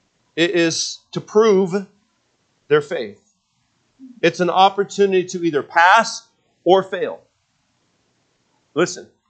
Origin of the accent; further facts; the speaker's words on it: West Coast, United States; Now, I know I grew up on the West Coast, and they always have had some extremities and some things